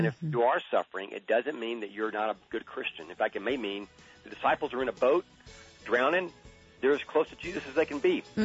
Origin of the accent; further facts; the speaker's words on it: Austin, Texas, United States; The American Atheist Association held their annual convention in my hometown, because it started in Austin many years ago under Dr. Marilyn Murray O'Hare, Easter weekend.